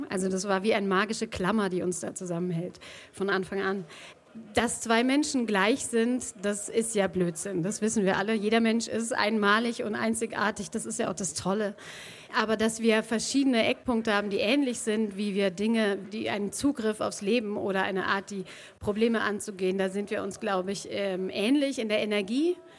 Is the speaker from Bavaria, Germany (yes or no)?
yes; Bamberg, Bavaria, Germany; accent: Franconian; Ich bin aus Franken und das heißt, so wie ich die Rolle lese, da ist dann bestimmt was Fränkisches drin. Weil ich kann ja gar nicht raus aus meiner Haut. Ich bin in Bamberg groß geworden